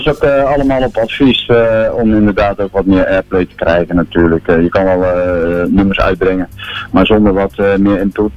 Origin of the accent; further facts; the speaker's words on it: Rosmalen, North Brabant, Netherlands; Ja, nou, ik kom officieel ook uit Brabant, hè, Den Bosch, dus of Rosmalen.